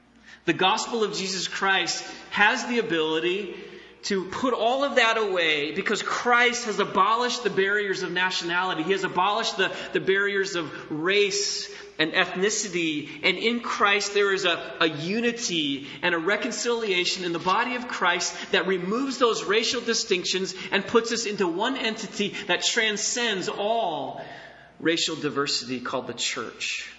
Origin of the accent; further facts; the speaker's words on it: Michigan, United States; And I'll be honest, growing up in West Michigan, I feel kind of immune to this.